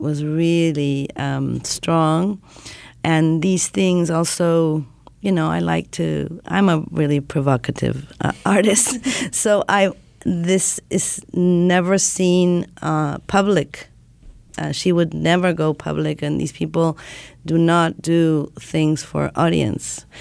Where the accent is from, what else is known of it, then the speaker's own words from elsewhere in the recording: Argentina; English is a second language; And I came all the way from Argentina to Oklahoma.